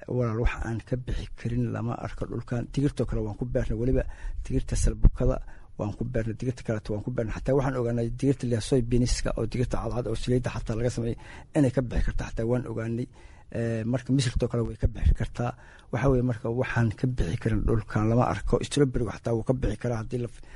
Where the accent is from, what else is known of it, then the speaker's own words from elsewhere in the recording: Golol, Mudug, Somalia; born there; anigu horta mudug baan ku dhashay. qaasatan waxaan ku dhashay meel la yiraahdo Golol afbar waa qotoolada la yiraahdo ayaan ku dhashay